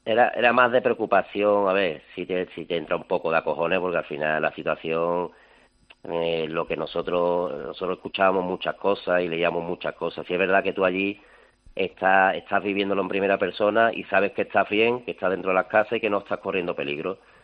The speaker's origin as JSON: {"language": "Spanish", "country": "Spain", "said": "nosotros somos 22 españoles allí"}